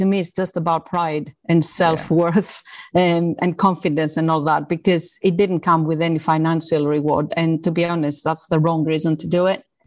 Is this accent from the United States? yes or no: no; Greece; moved away as an adult; now in England; I come from Greece. So I did my first degree in Greece. I came to England with scholarship